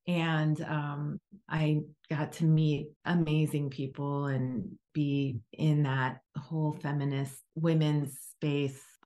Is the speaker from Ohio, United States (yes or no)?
yes; Cincinnati, Ohio, United States; I grew up in Cincinnati, Ohio, And I was on a camping trip by myself at that time.